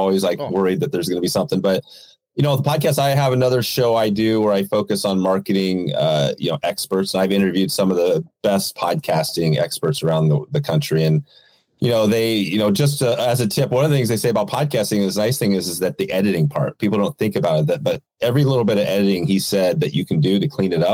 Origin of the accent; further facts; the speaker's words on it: Oregon, United States; And so I grew up in Oregon, and the Deschutes River is a big river down here. And, you know, I just grew up on the river.